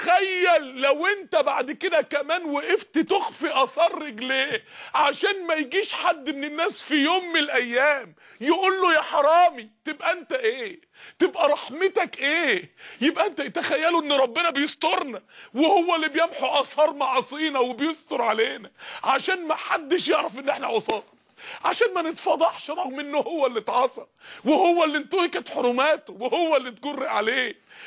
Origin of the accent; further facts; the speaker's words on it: Mansoura, Dakahlia, Egypt; إخوان الدعوة عندنا في المنصورة من يومين تقريبا